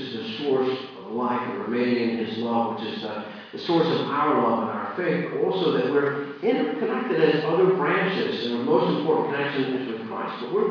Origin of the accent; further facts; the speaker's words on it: Pennsylvania, United States; Growing up in Pennsylvania, a few times I've been to some of the Steelers games